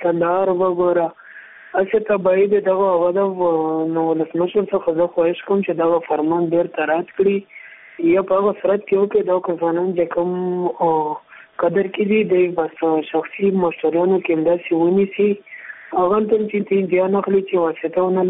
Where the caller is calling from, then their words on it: Laghman, Afghanistan; صدت خبرې کوم د لغمن ولایت څخه.